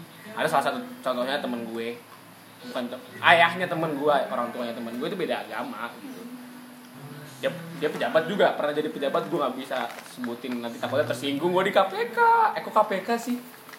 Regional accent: North Sumatra, Indonesia; Ya, gue orang Batak kan gitu. Gue orang Batak. Gimana Batak biasanya mau sama Batak, tapi bokap gue kan sama Jawa. Nyokap gue Jawa.

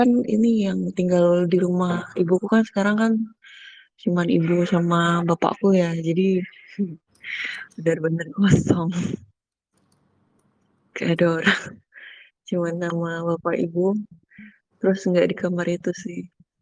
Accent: Kalimantan, Indonesia; Kakak, aku tuh dari Kalimantan, Kak.

